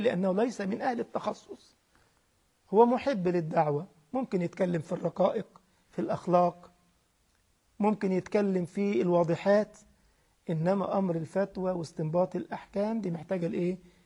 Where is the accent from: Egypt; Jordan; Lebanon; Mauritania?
Egypt; هو عندنا في مصر، مش عارف بقى في تونس عندكم زي ولا لا، وفي المغرب عندكم؟